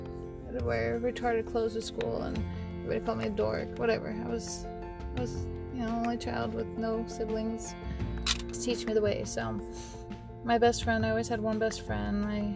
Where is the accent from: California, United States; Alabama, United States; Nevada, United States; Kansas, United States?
Nevada, United States; Las Vegas; growing up in Vegas, I went to Helen Hur Elementary.